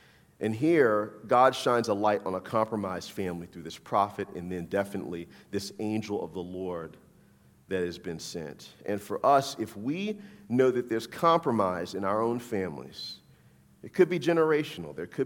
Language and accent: English; New Orleans, Louisiana, United States; I grew up I grew up in the Deep South. I'm from Louisiana, I'm from New Orleans.